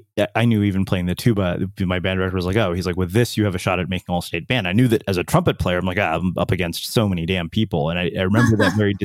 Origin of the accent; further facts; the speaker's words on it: Texas, United States; also born or lived in India; as an Indian immigrant in a small Texas town, like I remember, we were the only Indians there.